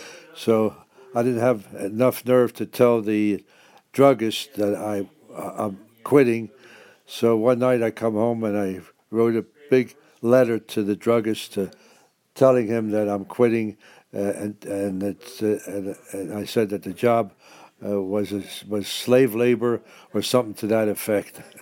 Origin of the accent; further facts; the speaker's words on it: Philadelphia, Pennsylvania, United States; I was born in South Philadelphia on June 24th, 1923. And I lived in a community where... all the activity was on a city street.